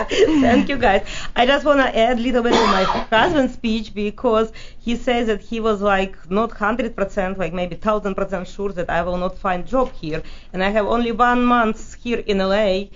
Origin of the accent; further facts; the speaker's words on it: Russia; accent: Russian; English is a second language; now in United States; And me being immigrant, you know, with actually you can probably hear my Russian accent still very heavy.